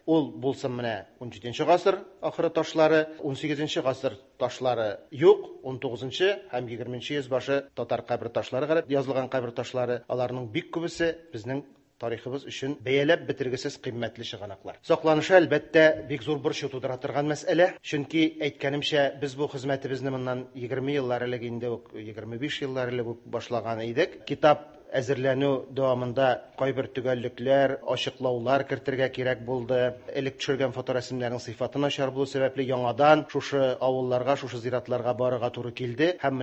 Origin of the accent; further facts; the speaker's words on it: Kukmor, Tatarstan, Russia; also born or lived in Mamadysh; минем туган ягым булган Күкмара төбәгенең Таш язма истәлекләре дигән китап, аннан Мамадыш районыныкы, минем икенче туган ягым дип әйтсәм дә була